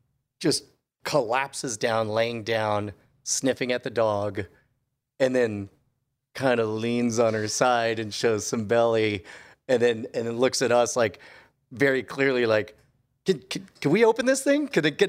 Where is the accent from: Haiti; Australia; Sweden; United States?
Haiti; but yes, I'm from Haiti.